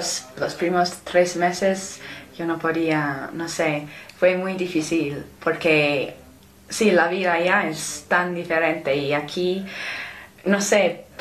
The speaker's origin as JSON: {"language": "Spanish", "region": "England", "country": "United Kingdom", "second_language": "Spanish", "said": "No, soy inglesa."}